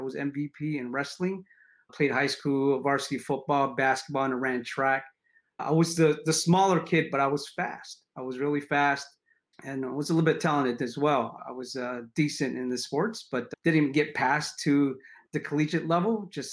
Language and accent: English; San Jose, California, United States; also born or lived in Hawaii; Yeah, I grew up in San Jose. I think at age of 9, I was in Hawaii for a couple years at 7.